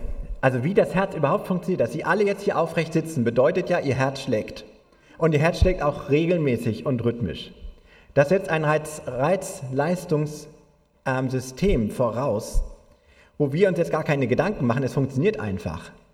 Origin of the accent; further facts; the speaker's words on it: Germany; Also ja, ich bin ja auch Deutscher.